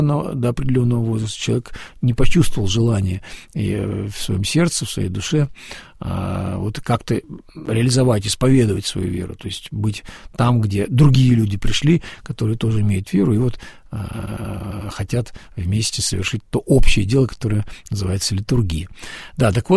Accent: Northern Ireland, United Kingdom; я благочинный из Северной Ирландии, но у меня приходы в Шотландии

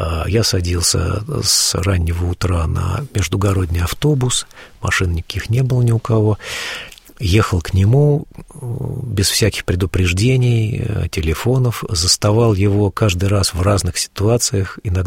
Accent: Lesosibirsk, Krasnoyarsk Krai, Russia; also born or lived in Moscow; я, значит, из Лесосибирска в Москву уехал неверующим, а вернулся я верующим.

